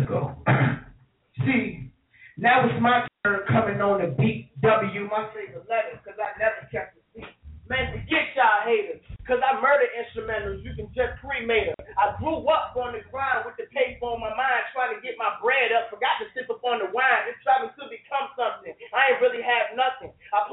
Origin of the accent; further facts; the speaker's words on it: New York, United States; Came from Petersburg. I'm from New York.